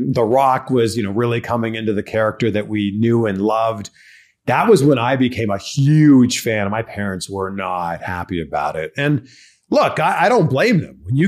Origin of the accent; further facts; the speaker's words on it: Toronto, Ontario, Canada; So growing up in Toronto, it was a lot of hockey, of course.